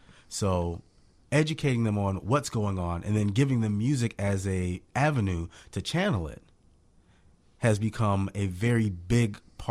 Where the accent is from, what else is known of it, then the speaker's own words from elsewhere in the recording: Chicago, Illinois, United States; I'm born on the south side of Chicago. Okay. Around 80th and Halsted. That's where home has been.